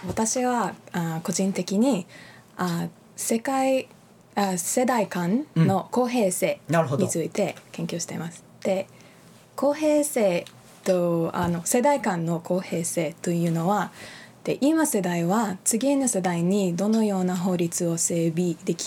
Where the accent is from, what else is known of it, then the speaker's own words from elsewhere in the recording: Israel; Japanese is a second language; now in Japan; 出身はイスラエルです。